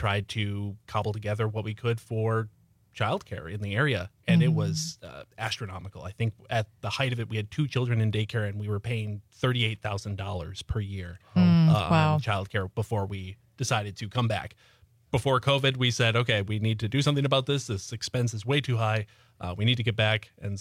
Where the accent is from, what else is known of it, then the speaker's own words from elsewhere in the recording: Sheboygan, Wisconsin, United States; moved away as an adult; also born or lived in Boston; So we were born and raised in Sheboygan